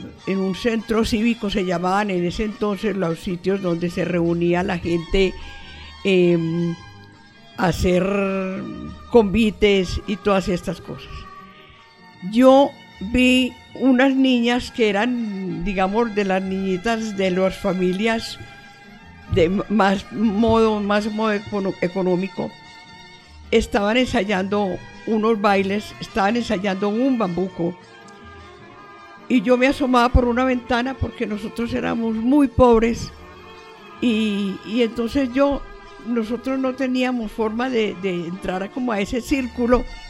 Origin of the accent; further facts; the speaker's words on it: Antioquia, Colombia; born there; Yo nací en Aranjuez en la carrera 43 más o menos.